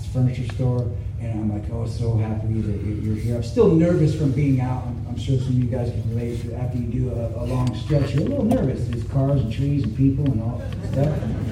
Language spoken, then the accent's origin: English; Tacoma, Washington, United States; This is my hometown. I'm downtown Tacoma